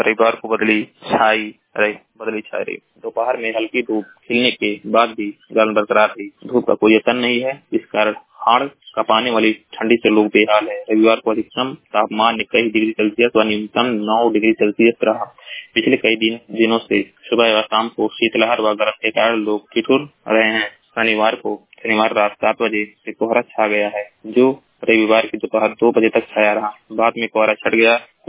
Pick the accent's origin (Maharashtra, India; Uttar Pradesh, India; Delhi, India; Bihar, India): Uttar Pradesh, India; मैं जिला महाराजगंज का निवासी हूँ।